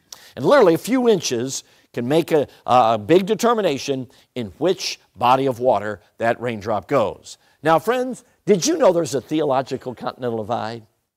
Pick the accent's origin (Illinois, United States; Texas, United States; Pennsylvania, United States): Illinois, United States; Chicago; I grew up in Chicago. They call it the Windy City.